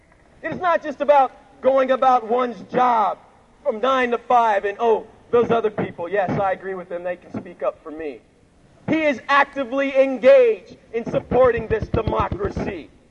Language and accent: English; United States; I'm an organizer. I'm an American. I'm a citizen.